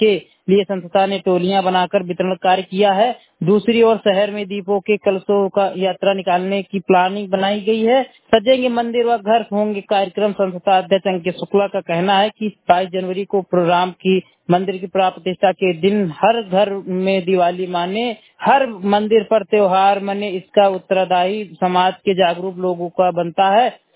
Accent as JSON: {"language": "Hindi", "town": "Unnao", "region": "Uttar Pradesh", "country": "India", "said": "मैं जनपद उन्नाव का निवासी हूँ।"}